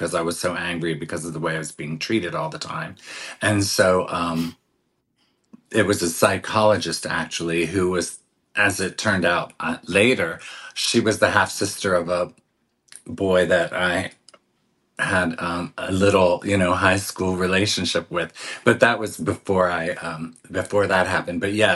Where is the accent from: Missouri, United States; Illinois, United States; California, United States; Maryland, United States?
Maryland, United States; I know that they have pride events in my hometown now, but I, you know, even back when I was doing Broadway, they had me on the cover of the arts section of the paper, and then on the metropolitan section or whatever, they had a story about how the mayor had refused to allow the Maryland State drag pageant